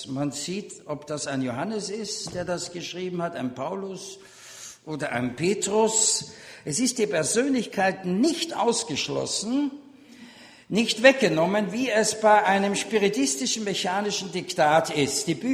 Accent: Vienna, Austria; moved away as an adult; now in Germany; Ich bin Österreicher, Wiener, die reden so breit. Meine Frau ist Schweizerin und seit 82 wohne ich in Deutschland

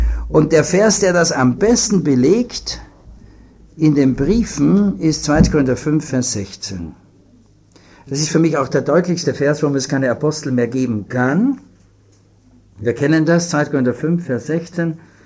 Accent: Vienna, Austria; Und ich bin ja in Wien aufgewachsen

